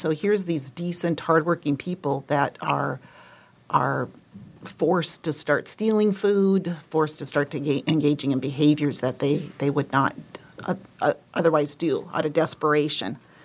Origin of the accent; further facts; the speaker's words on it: Midwest, United States; I grew up in the Midwest.